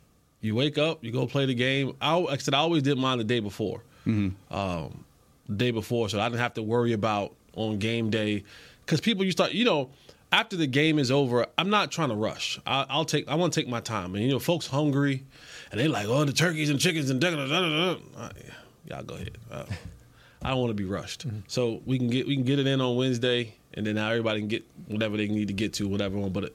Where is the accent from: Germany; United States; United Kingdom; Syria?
United States; Roselle, New Jersey; You play your high school. I'm from Roselle.